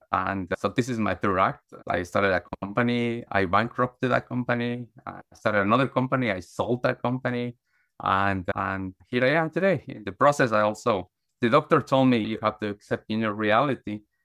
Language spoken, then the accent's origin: English; Guatemala; So I grew up in Guatemala, Central America, in the 1970s and 80s.